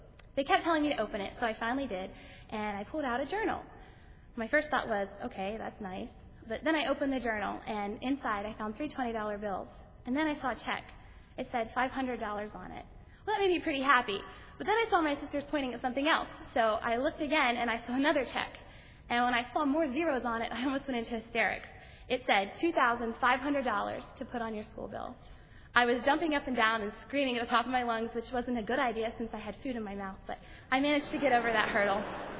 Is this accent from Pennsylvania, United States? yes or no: yes; Pennsylvania, United States; I'm a senior from Pennsylvania.